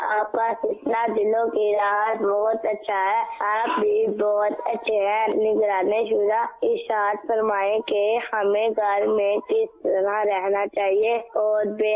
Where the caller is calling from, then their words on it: Islamabad, Islamabad Capital Territory, Pakistan; میں اسلام آباد سے بات کر رہا ہوں.